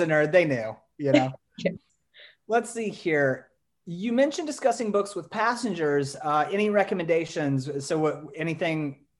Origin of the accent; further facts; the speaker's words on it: West Virginia, United States; I'm from West Virginia. I'm pretty sure that's our state motto too, is screw it, let's do it.